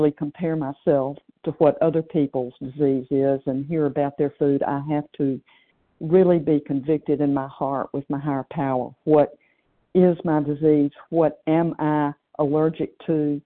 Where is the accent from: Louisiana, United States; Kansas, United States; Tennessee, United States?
Tennessee, United States; I believe that's me instead of Lynn. I'm from Tennessee